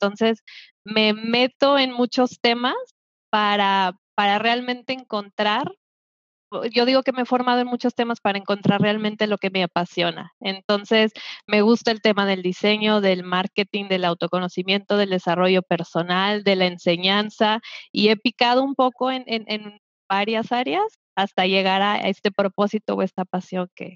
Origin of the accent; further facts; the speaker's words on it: Mexico; Soy de México. Les decía que tengo el corazón dividido porque soy mitad de México y mitad española. Vivo en México, ahorita en la Ciudad de México.